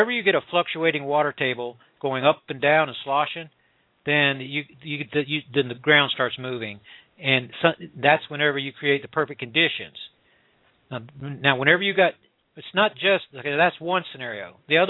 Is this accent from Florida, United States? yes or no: yes; Florida, United States; This is whenever we have the cold weather in Florida. So I'm from Florida.